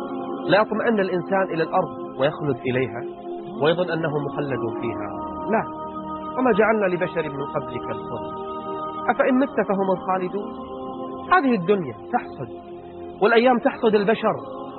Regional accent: Kuwait; وأنا مثلك أوجه رسالة لوزير الداخلية عندنا بالكويت والمسؤولين

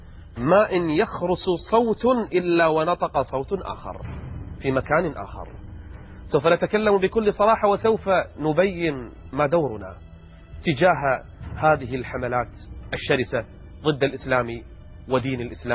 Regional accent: Kuwait; دعوة في أحد المطاعم توزع لحضور حفل في إحدى المنتجعات عندنا بالكويت

